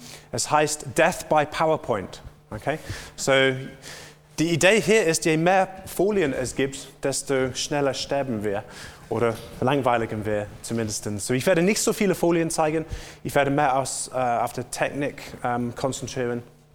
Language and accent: German; England, United Kingdom; German is a second language; Wie Sie wahrscheinlich von meinem Akzent hören können, komme ich nicht aus Deutschland, sondern komme auch aus der Insel, aus Großbritannien. Und ich werde versuchen, diesen Vortrag auf Deutsch zu geben.